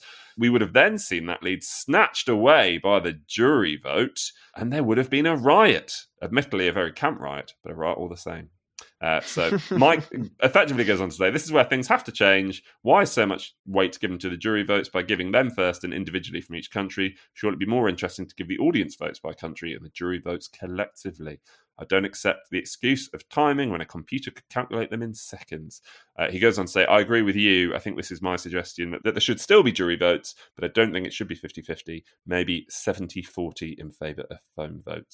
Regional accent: Wales, United Kingdom; moved away as an adult; now in Finland; I'm originally from Wales, but I've lived half my life, 23 years, in Finland.

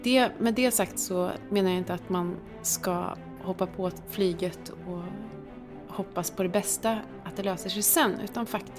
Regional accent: Karlstad, Värmland, Sweden; om vi är på en gräsplätt i Karlstad där jag kommer ifrån

